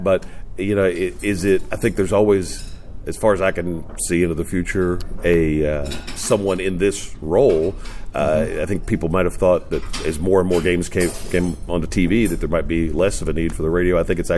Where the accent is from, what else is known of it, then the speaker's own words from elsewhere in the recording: Paris, Kentucky, United States; I grew up in Paris, Kentucky, which was about 20 minutes north of Lexington.